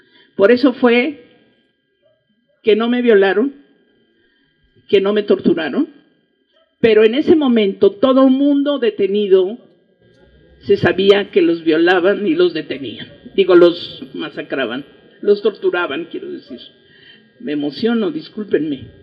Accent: Taxco, Guerrero, Mexico; Y yo soy de Guerrero, les quiero decir, yo soy de Taxco, Guerrero.

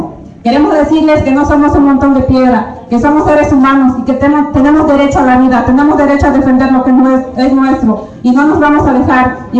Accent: Paso de la Reina, Oaxaca, Mexico; también vengo de la comunidad de Paso de la Reina

